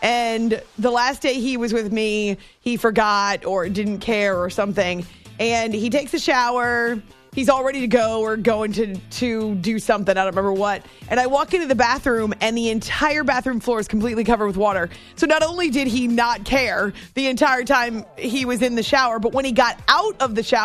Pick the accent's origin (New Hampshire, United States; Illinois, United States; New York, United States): New Hampshire, United States; So when I learned how to drive, I was 16. I was growing up in New Hampshire.